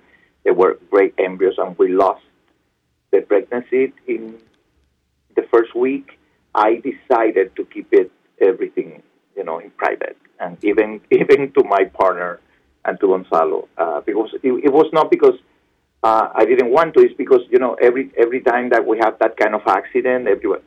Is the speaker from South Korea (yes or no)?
no; Cuba; English is a second language; moved away; also born or lived in Spain; my family came from Spain, and but we are not religious because growing up in Cuba, it was almost illegal to go to the church.